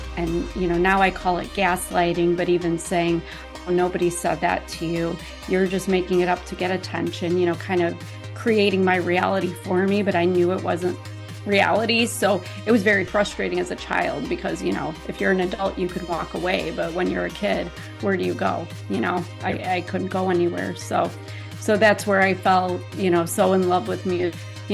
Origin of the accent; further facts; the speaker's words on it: Chicago, Illinois, United States; I am from Illinois, unfortunately. Nowhere exciting. I grew up in Chicago.